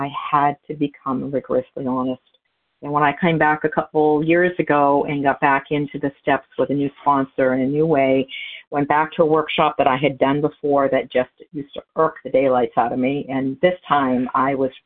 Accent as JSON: {"language": "English", "region": "New Hampshire", "country": "United States", "said": "I'm hailing from New Hampshire."}